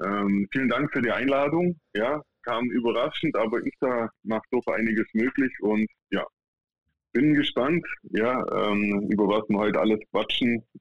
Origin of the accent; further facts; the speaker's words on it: Memmingen, Bavaria, Germany; ich komme aus dem Raum Memmingen, unten, also ganz unten im Süden. Ich habe eine gute halbe Stunde nach Lindau am Bodensee.